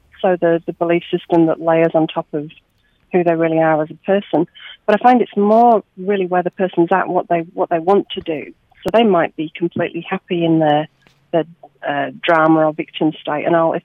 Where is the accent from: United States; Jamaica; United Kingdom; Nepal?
United Kingdom; England; now in Australia; growing up in England and living over here in Australia now, so different.